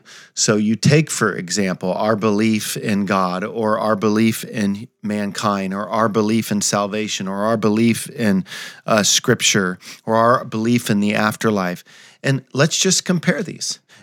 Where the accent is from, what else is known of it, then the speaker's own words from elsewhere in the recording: California, United States; now in Conway, United States; being a Californian, you know, here I am, a native Californian, I'm in Conway, Arkansas.